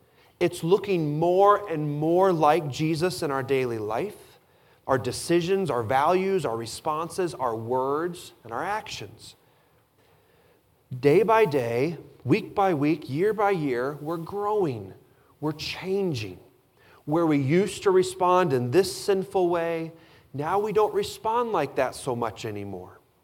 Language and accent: English; Missouri, United States; Growing up outside St. Louis, Missouri, there was a Six Flags right there